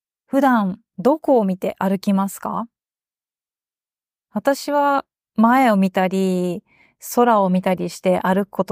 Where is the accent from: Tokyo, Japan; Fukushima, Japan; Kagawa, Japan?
Kagawa, Japan; 私の地元は四国の香川県というところにあります。そこはうどんが有名です。